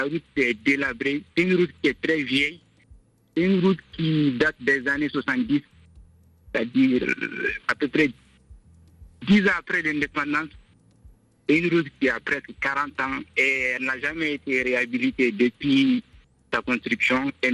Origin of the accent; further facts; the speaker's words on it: Gao, Mali; je suis de Gao, je suis à Gao actuellement. Je suis étudiant à Bamako, je suis venu pour les vacances à Gao.